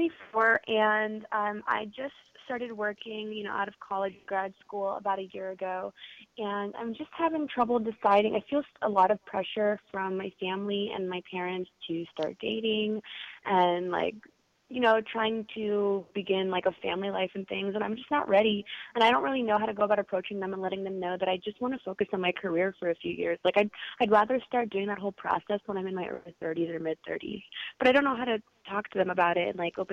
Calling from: Hoboken, New Jersey, United States; I'm calling from New Jersey in Hoboken.

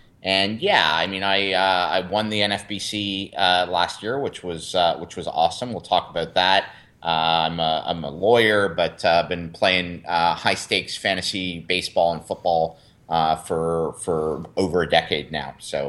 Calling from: Canada; I'm calling from Canada.

